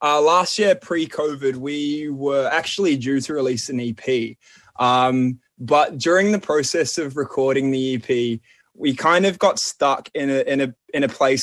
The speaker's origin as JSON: {"language": "English", "country": "New Zealand", "said": "We have never seen this show. We're from New Zealand."}